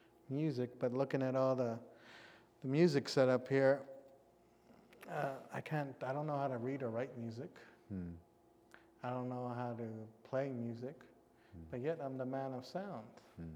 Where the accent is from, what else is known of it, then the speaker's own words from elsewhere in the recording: British Columbia, Canada; And so saying that … from Kwantlen First Nation brings a lot of power and status just by saying that.